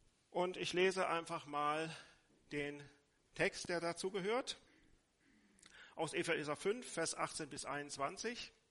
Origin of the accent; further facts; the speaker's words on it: Krefeld, North Rhine-Westphalia, Germany; Wir kommen aus Krefeld und gehen in die Gemeinde in Dülken